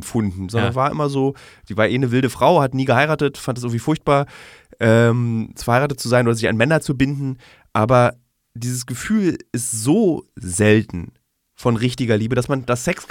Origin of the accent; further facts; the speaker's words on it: Berlin, Germany; am 24. Dezember geht man in Berlin, als Berliner gerne in Clubs